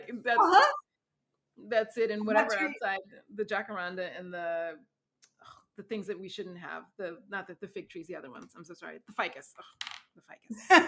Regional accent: East Coast, United States; I'm from the East Coast and I miss trees.

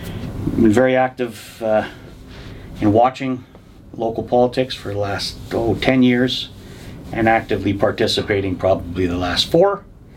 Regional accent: Saskatchewan, Canada; now in Fort McMurray, Canada; I was born and raised in Saskatchewan. Ended up making a career change, came out here

